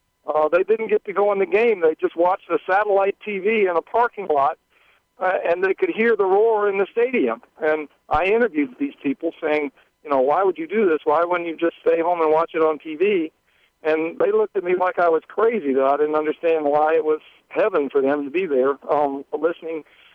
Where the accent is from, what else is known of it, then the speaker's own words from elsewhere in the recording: Georgia, United States; I got to go to the Alabama-Auburn game with Cam Newton, and I grew up in Georgia.